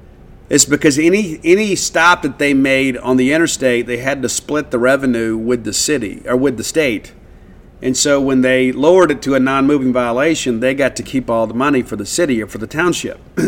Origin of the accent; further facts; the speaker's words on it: Mississippi, United States; I always get it with ranch dressing because I'm from South Mississippi. That's how things work.